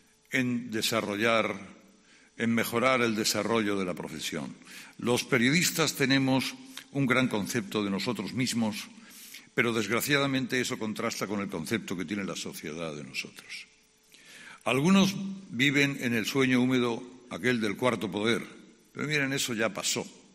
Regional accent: Spain; Yo estoy lejos de ser el español sin ganas que describió Luis Cernuda. Soy un español sereno que tiene confianza ciega en las nuevas generaciones

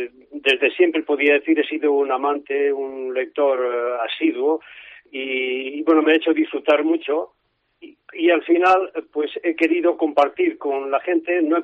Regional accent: Castile and León, Spain; como buen leonés, pues he querido hacer, que es el pan. Yo soy de una generación en que el pan era algo sagrado, era el alimento por antonomasia, y sobre todo el pan de León, que es extraordinario.

